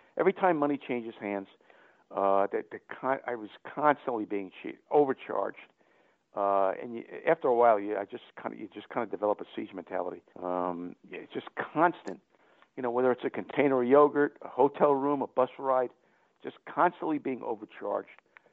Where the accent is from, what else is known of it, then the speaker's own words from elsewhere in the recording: New York, United States; You know, I grew up on Long Island